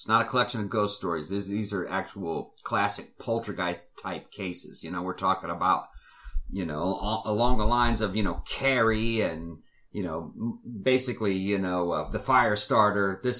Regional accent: São Paulo, Brazil; I grew up in São Paulo, Brazil.

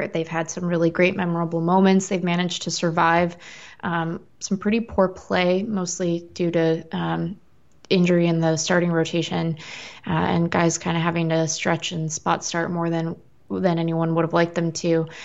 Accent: Seattle, Washington, United States; So I'm from Seattle. I live here again now. So I grew up a Mariners fan

